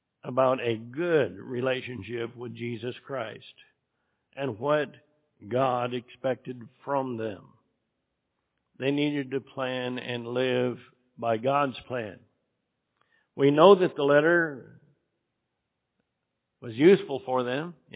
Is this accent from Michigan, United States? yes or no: no; Idaho, United States; I was born and raised in Idaho